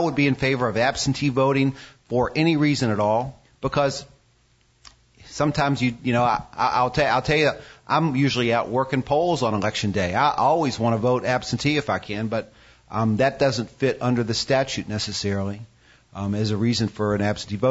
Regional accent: United States; And we're American. You know, we love to be cynical about government.

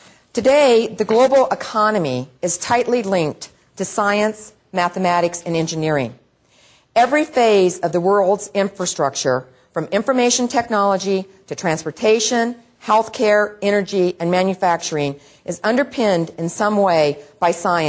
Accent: Oregon, United States; I grew up in Oregon, where a mouse was a furry rodent.

